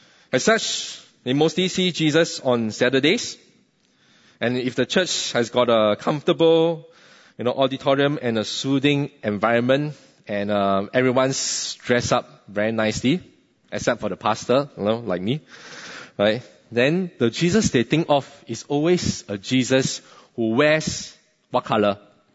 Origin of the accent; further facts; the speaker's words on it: Singapore; we grew up in Singapore. It's a very affluent nation